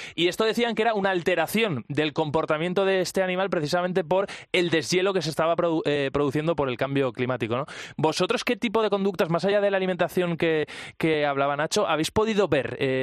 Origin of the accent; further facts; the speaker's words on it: Valencia, Valencian Community, Spain; now in Madrid, Spain; soy de Valencia, aunque vivo aquí en Madrid